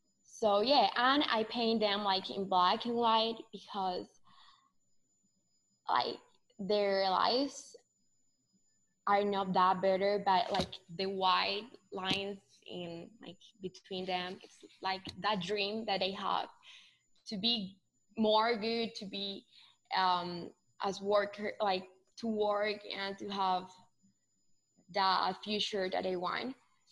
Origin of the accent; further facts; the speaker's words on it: Colombia; English is a second language; I'm from Colombia and I wanted to be like, to show just not my perspective.